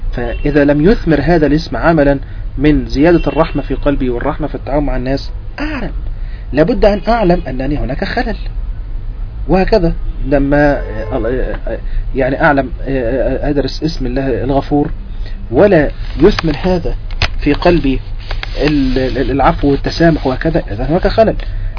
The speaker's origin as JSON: {"language": "Arabic", "country": "Egypt", "said": "وهي مثلا بتدرس عندنا في مصر في الأزهر"}